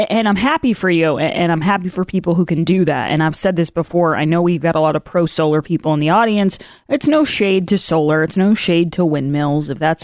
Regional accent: United States; And that to me, as an American, is insulting.

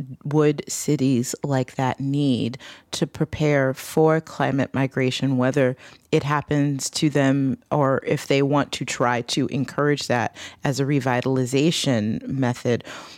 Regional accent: Detroit, Michigan, United States; I'm thinking of a place like my hometown of Detroit.

